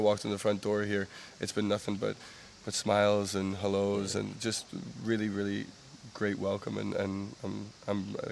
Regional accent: Canada; obviously being Canadian

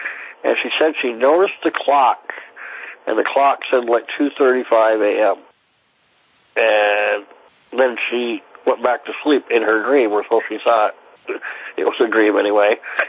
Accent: Vermont, United States

